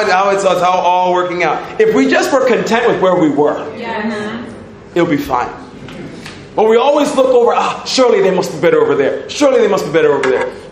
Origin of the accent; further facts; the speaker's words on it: United States; as an American, and I speak as an American, I'm honored to be here in your country.